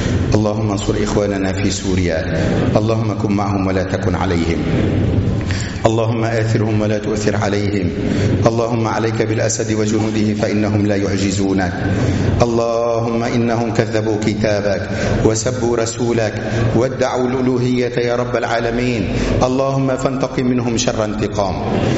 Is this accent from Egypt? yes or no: no; Tripoli, North Governorate, Lebanon; اللي عم يجري في بلدنا طرابلس